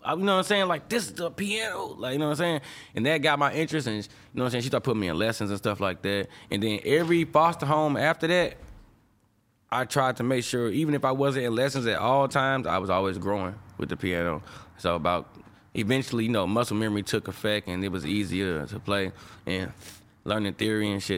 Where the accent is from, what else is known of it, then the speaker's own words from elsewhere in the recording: St. Louis, Missouri, United States; Now everybody know I'm from St. Louis because I make sure people know I'm from St. Louis, you know what I'm saying?